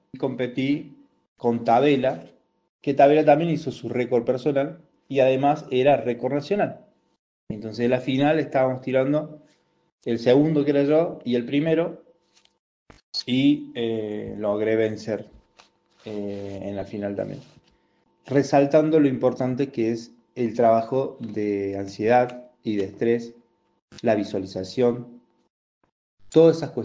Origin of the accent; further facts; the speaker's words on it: Argentina; fui como seleccionado argentino de nuevo, en la modalidad de sala o indoor